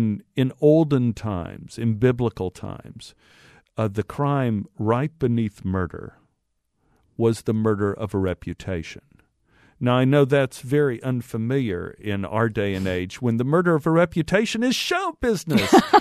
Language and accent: English; Texas, United States; For some reason, because of my accent and my Texas upbringing, I tend to shoot in the South